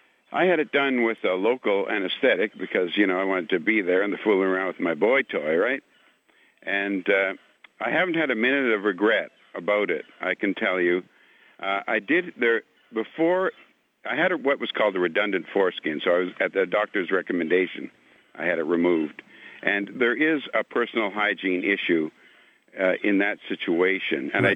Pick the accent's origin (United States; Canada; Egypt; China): Canada; Newfoundland and Labrador; born there; I was born in Newfoundland